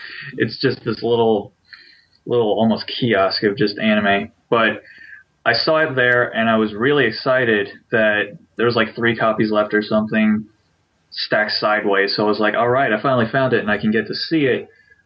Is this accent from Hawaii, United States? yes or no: yes; Hawaii, United States; what I would always see growing up in Hawaii, these vast fields of sugarcane